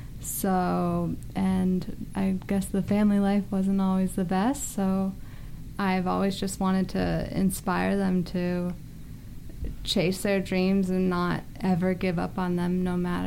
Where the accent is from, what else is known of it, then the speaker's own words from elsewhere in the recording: Connecticut, United States; Connecticut.